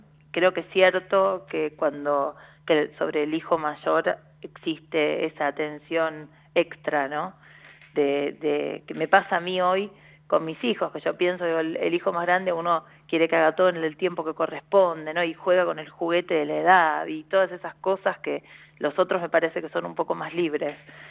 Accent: Buenos Aires, Argentina; Bueno, yo nací en el barrio de Flores, en la ciudad de Buenos Aires.

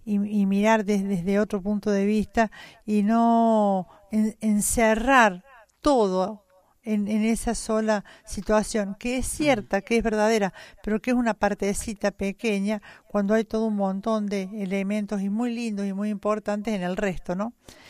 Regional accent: Argentina

